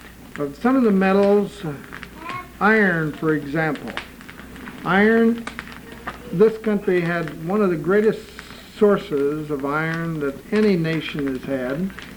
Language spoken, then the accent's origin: English; California, United States; Well, we come from Southern California and we have a problem.